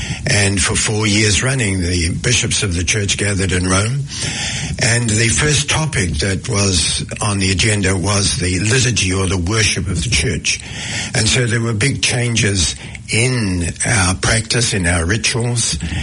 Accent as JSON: {"language": "English", "town": "Hastings", "region": "Hawke's Bay", "country": "New Zealand", "tie": "born there", "said": "the earthquake was in May 1931, and I was in my mother's womb at the time in Hastings, because I was born in September of that year."}